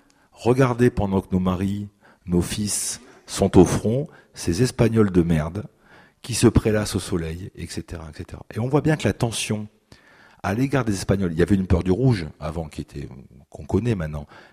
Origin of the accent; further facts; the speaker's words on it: Perpignan, Occitanie, France; Moi, je viens de Perpignan et quand j'étais petit, il y avait à mon école